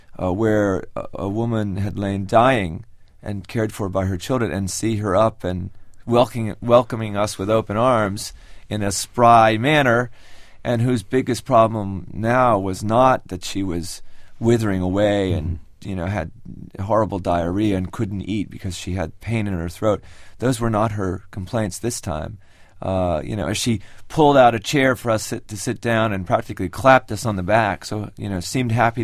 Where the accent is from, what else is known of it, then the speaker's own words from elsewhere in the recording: United States; now in Haiti; And although I live in Haiti and have for many years, I am an American